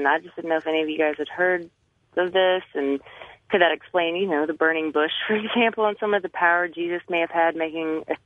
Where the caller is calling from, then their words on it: Nashville, Tennessee, United States; I'm calling from Nashville.